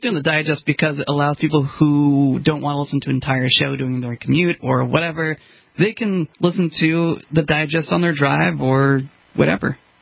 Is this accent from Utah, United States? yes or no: yes; St. George, Utah, United States; I'm from the St. George area. It's about 300 miles south and west of Salt Lake, and I'm about a two-hour drive from Vegas.